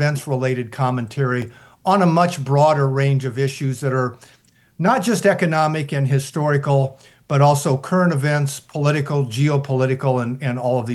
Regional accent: Iowa, United States; grew up in Iowa, what I call kind of a lower middle class family.

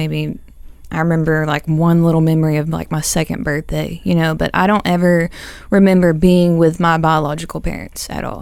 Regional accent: Waco, Texas, United States; born there; I was born in Waco, Texas.

